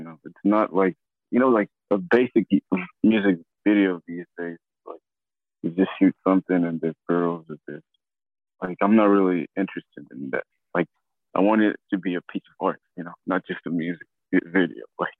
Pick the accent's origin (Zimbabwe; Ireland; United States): Zimbabwe; Like growing up in Zimbabwe, like taught me like how important sport to be part of the team is.